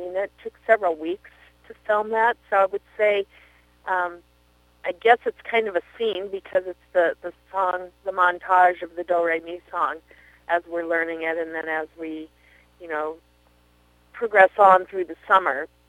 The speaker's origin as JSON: {"language": "English", "region": "California", "country": "United States", "tie": "born or raised there", "said": "picnicking and that sort of thing were things that I would have normally done anyway growing up in Southern California."}